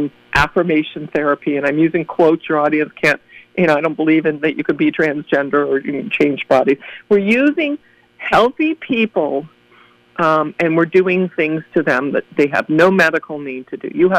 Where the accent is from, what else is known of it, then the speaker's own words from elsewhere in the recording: California, United States; It actually started a little before that, again, because I am from California